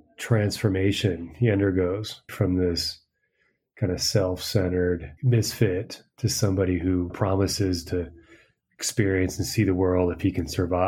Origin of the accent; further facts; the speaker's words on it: United States; now in Peru; Living abroad and looking at, we're, of course, here in Peru, that's still looking pretty terrible. And as an American, does going back there make sense?